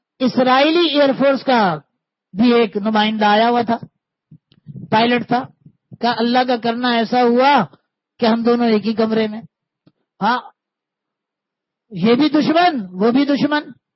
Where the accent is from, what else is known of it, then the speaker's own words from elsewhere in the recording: Pakistan; پہلے میں مسلمان ہوں پھر میں پاکستانی ہوں، بس پورا پاکستان میرا ہے.